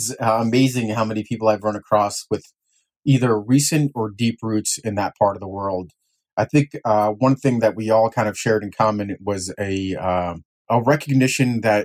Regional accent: United States; Growing up in the States and not having to face those kinds of challenges

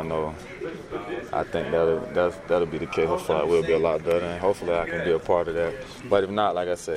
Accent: Georgia, United States; But, like, I'm from Georgia. I got a house here

